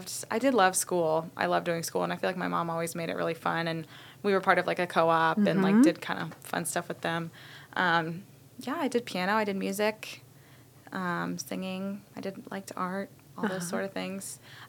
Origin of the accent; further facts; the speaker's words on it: Rootstown, Ohio, United States; also born or lived in Akron; Yeah, so I was born there, here, and then lived in Rootstown growing